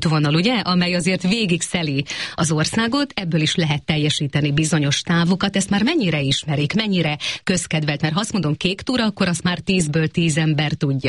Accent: Great Hungarian Plain, Hungary; én alföldi lány vagyok

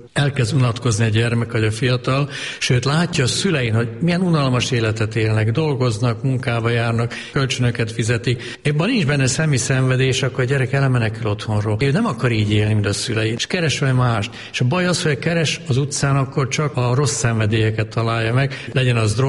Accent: Hungary; Ez nem volt szükség rám, mint magyar emberre, magyar papra.

